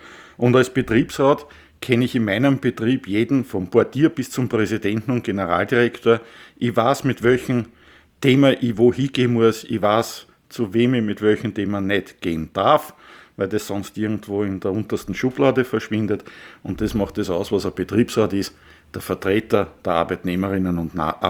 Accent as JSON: {"language": "German", "region": "Vienna", "country": "Austria", "said": "Als Wiener ist man Wiener-Anhänger"}